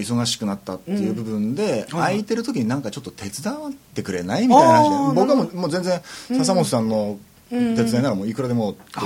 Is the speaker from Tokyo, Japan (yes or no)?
yes; Edogawa, Tokyo, Japan; 地元の江戸川区においてですね